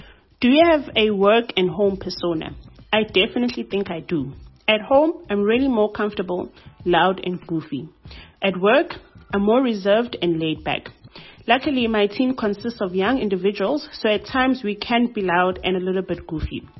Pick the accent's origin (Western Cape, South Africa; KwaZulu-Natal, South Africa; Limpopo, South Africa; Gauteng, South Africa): KwaZulu-Natal, South Africa; Durban; I'm a 29-year-old young woman born and bred in Durban.